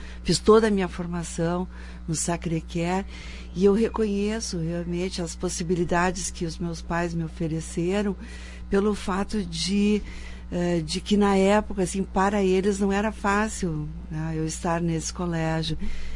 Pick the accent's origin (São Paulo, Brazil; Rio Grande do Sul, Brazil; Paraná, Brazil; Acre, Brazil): Rio Grande do Sul, Brazil; Caxias do Sul; born there; Bom, eu nasci em Caxias do Sul, né?